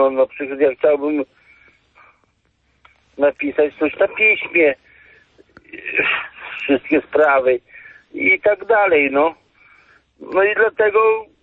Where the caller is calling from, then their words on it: Podlaskie Voivodeship, Poland; z Podlasia